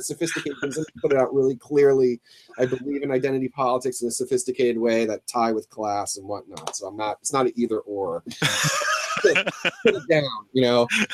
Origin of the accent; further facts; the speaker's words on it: East Coast, United States; And we're both from the East Coast, roughly the same age, blah, blah, blah, all that.